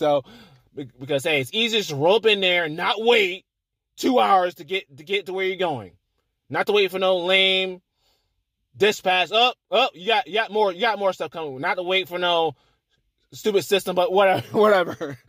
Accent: Florida, United States; also born or lived in Georgia; I'm down south, Georgia, Florida. I grew up more in Florida than Georgia

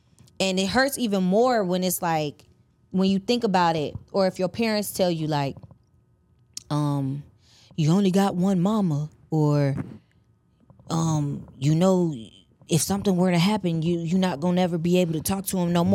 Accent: Chicago, Illinois, United States; moved away as an adult; also born or lived in Memphis; now in Atlanta, United States; like, I moved to Atlanta, like, my family in Chicago, like, I'm from Chicago and I'm from Memphis.

